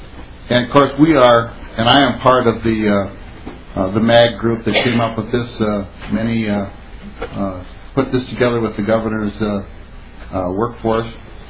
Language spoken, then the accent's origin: English; North Dakota, United States; moved away as an adult; I could actually say when I got out of the service and came down here looking for work, I'm an immigrant from North Dakota because there are no jobs up there.